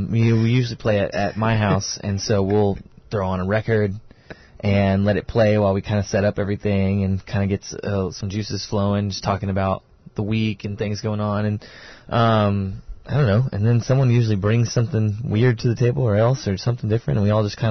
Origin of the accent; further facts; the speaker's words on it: Spring, Texas, United States; If she's listening, then I'm from Spring, but yeah. Everyone else, Houston, if you don't know where Spring is.